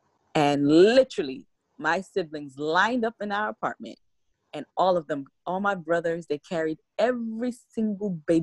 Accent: Savannah, Georgia, United States; You know, I'm from Savannah, he's from Atlanta.

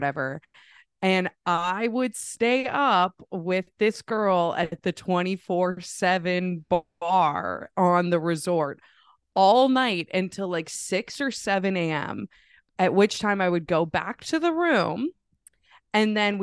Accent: Vancouver, British Columbia, Canada; Vancouver, Canada.

